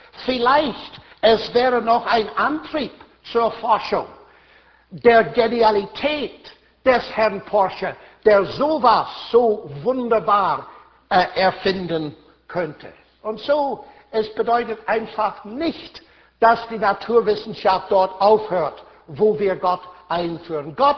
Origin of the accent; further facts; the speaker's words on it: Ireland; German is a second language; also born or lived in Germany; Sag ich, komme aus Irland.